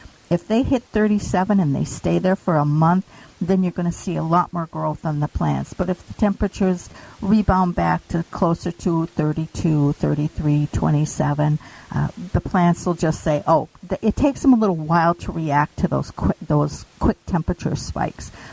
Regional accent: Virginia, United States; Up in Virginia.

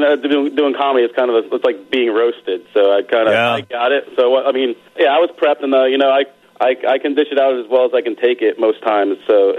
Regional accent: Connecticut, United States; I lived in Connecticut. I was born in Connecticut when I was a kid.

